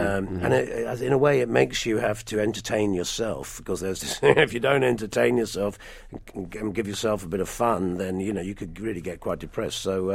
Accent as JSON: {"language": "English", "region": "England", "country": "United Kingdom", "tie": "born or raised there", "also_born_or_lived": "United States", "said": "So I grew up in America for a short time when I was about 3 to 6, and so that's very much in the book. And I very much have a cross pollination of cultures, really, American, English, and my mother is actually Irish"}